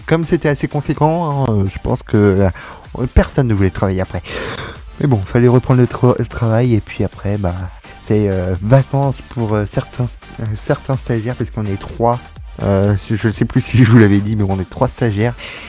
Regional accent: France; Je suis impartial. Je suis français, voilà.

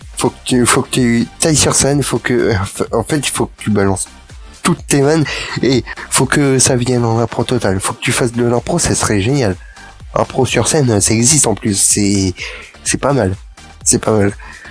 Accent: Paris, Île-de-France, France; Pourtant, je suis parisien, mais

